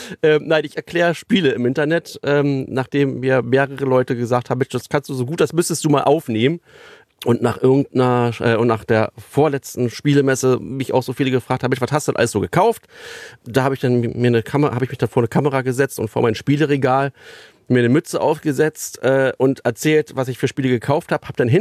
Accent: Berlin, Germany; der Süden von Berlin, wo ich groß geworden bin

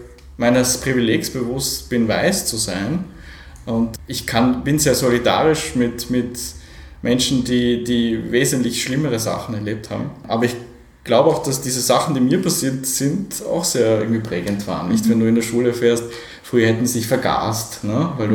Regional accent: Innsbruck, Tyrol, Austria; ich bin ja aufgewachsen am Stadtrand von Innsbruck, sozusagen in den frühen 80ern, wir sind also so 1980 nach Innsbruck gekommen.

